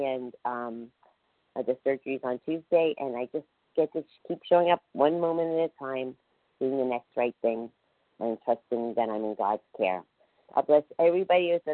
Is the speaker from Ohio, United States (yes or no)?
yes; Ohio, United States; now in New York, United States; And I forgot to say I'm from Ohio. Right now I'm in New York. Yay.